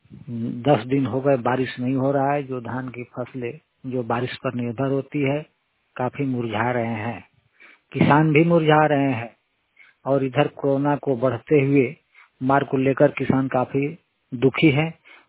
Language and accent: Hindi; Jharkhand, India; मैं झारखंड के पलामू डिस्ट्रिक्ट उबेरा गांव के निवासी हूं।